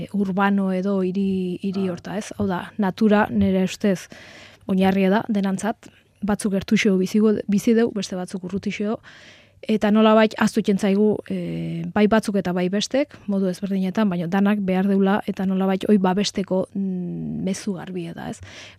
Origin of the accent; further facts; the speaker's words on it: Basque Country, Spain; now in Navarre, Spain; gipuzkoarra naiz, Nafarron bizi naiz